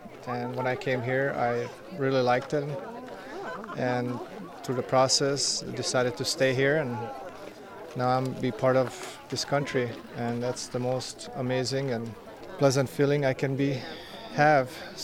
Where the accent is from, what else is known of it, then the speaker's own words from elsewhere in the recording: Hungary; English is a second language; now in United States; I'm from Hungary.